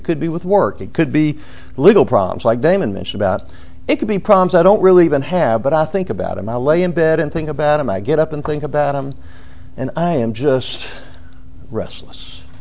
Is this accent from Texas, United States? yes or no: no; Atlanta, Georgia, United States; born there; I was born in Atlanta, Georgia.